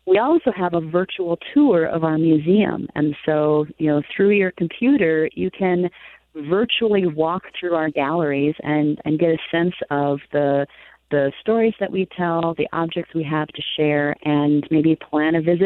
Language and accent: English; Minneapolis, Minnesota, United States; I grew up in Minneapolis